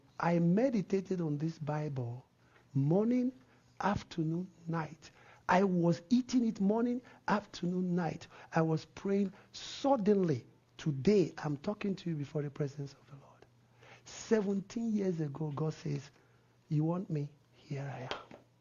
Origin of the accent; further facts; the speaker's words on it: Nigeria; moved away; I came from Nigeria totally.